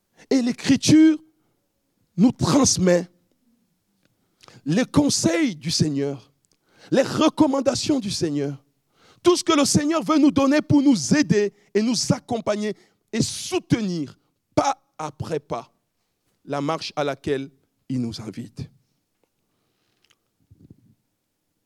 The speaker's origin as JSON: {"language": "French", "country": "Cameroon", "said": "Chez moi au Cameroun, on dit dja, dja, dja."}